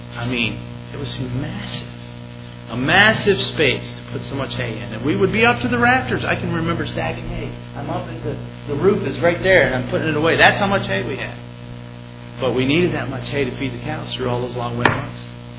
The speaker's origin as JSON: {"language": "English", "region": "New York", "country": "United States", "tie": "born or raised there", "said": "I grew up in New York State, in the middle of the state, dairy farming country, and there's like nobody there."}